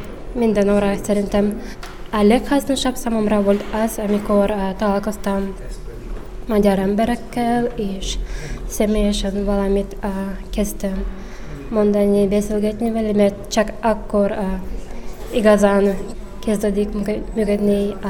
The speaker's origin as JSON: {"language": "Hungarian", "region": "Udmurtia", "country": "Russia", "second_language": "Hungarian", "moved": "yes", "lives_now": "Hungary", "said": "Oroszországból jöttem, de nem vagyok orosz, udmurt vagyok. Akkor már 2 éve itt Magyarországon magyarul tanulok."}